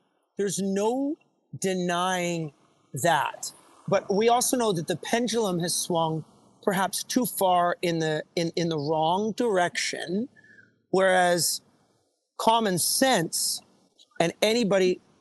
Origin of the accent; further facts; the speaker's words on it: Canada; And even though I'm a Canadian, I know for a fact that the American dream is a legitimate dream